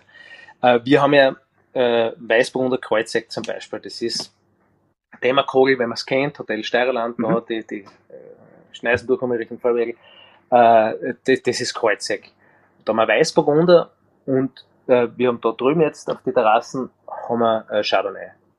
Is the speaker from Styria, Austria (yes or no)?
yes; Kitzeck im Sausal, Styria, Austria; ich komme aus Kitzig-Sausal